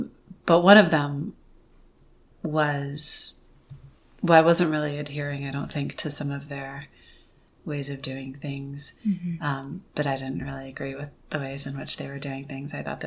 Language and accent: English; Thousand Oaks, California, United States; also born or lived in Santa Barbara / Michigan; I'm from Thousand Oaks, California. My mom, my parents were divorced when I was young. So my dad was always in Santa Barbara. So I spent a lot of time in Santa Barbara. She moved us, we moved with her to Michigan.